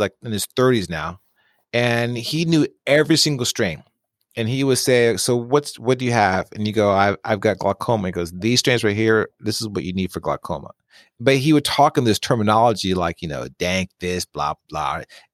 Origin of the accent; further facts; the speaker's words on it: San Francisco, California, United States; now in Austin, United States; And of course, I grew up in San Francisco. Here in Austin, there is the reggae festival.